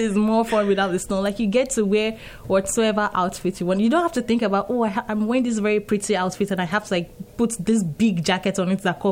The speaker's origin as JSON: {"language": "English", "country": "Nigeria", "said": "I'm Nigerian, okay. So I wear native. I wear Ankara."}